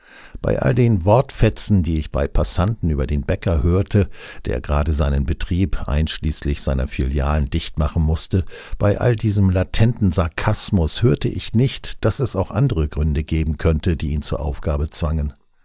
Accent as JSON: {"language": "German", "town": "Plauen", "region": "Saxony", "country": "Germany", "tie": "born or raised there", "said": "in meiner Heimatstadt Plauen in der großen zentralen Einkaufsmeile mitten in der Altstadt"}